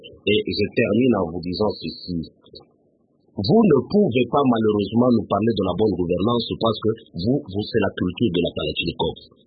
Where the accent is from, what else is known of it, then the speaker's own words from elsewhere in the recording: Bukavu, South Kivu, DR Congo; Moi, je viens de Bukavu, j'étais à Uvira, j'étais à Makobola, j'étais à Mboko, j'étais à Baraka.